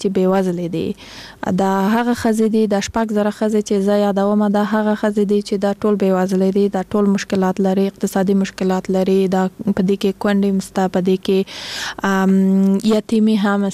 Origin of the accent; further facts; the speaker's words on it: Kandahar, Afghanistan; زه خپل د کندهار د ولایت یم